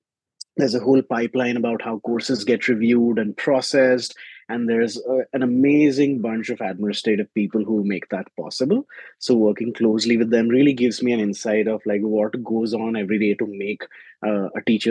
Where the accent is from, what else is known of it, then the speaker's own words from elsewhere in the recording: Delhi, India; moved away as an adult; now in Arizona, United States; I grew up in Delhi, India. I lived there my whole life before coming to Arizona for my PhD. And at the undergrad level and at the master's level, I studied English literature in Delhi University and at a university called the Jawaharlal Nehru University.